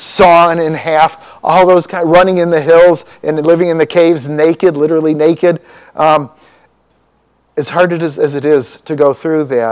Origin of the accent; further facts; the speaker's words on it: Chicago, Illinois, United States; And so when I grew up in Chicago, every so many houses, it was predominantly Catholic.